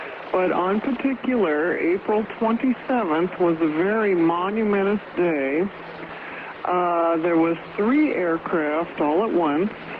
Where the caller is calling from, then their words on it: Palmdale, California, United States; I'm calling from Palmdale, California.